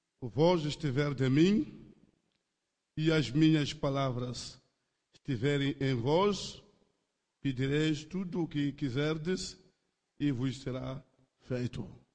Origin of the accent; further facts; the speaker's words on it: Mozambique; sou de Moçambique, África.